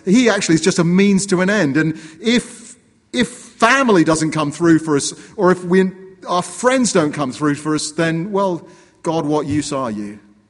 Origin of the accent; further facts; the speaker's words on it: United Kingdom; But of course, I couldn't admit it, being British.